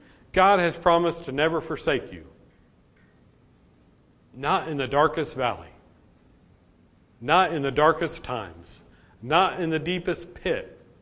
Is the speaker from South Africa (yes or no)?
no; Springfield, United States; That's okay. I'm from Springfield.